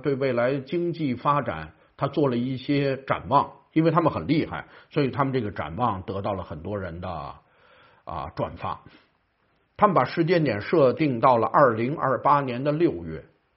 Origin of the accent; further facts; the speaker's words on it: China; 当然我们中国人原来就好赌啊